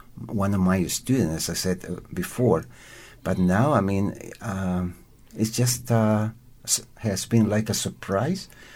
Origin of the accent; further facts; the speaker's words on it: Osorno, Los Lagos, Chile; Yes, I'm from Osorno